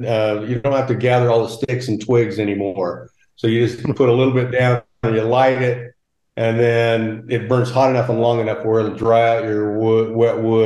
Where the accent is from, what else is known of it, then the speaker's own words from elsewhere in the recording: Idaho, United States; also born or lived in Oregon; And I grew up in Idaho and Eastern Oregon, and we always had, you know, big barrels of diesel or whatever.